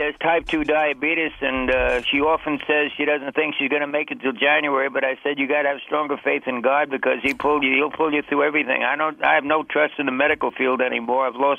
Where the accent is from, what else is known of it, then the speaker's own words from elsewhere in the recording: New York City, New York, United States; I grew up near Yankee Stadium. I grew up within walking distance of the stadium.